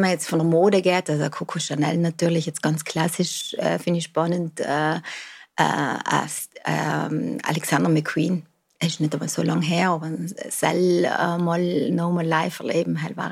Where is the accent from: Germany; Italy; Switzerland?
Italy; South Tyrol; haben wir als Südtiroler schon so Alben mitgebracht